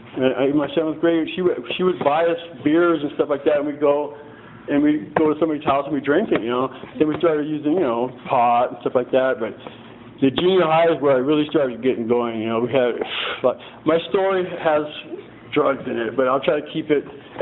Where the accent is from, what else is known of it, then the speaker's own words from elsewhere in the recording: Guadalupe, California, United States; I was born in Guadalupe, California, raised there.